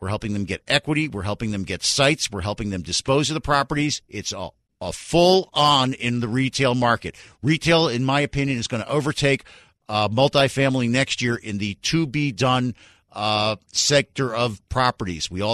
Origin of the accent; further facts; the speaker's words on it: Miami, Florida, United States; we're going to talk about what happened with my hometown baseball team, the Miami Marlins.